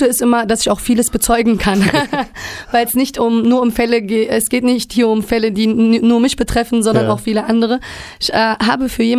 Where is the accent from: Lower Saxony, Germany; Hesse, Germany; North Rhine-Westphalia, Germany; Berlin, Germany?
Berlin, Germany; Ich meine, ich komme wirklich aus Berlin, ne?